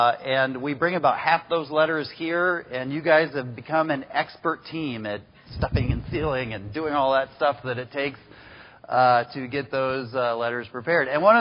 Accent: Guadalajara, Jalisco, Mexico; I grew up in Guadalajara, Mexico, where I went to a Spanish church that my dad started.

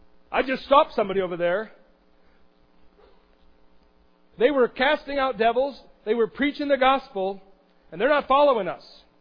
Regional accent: Astoria, Oregon, United States; I grew up in Astoria.

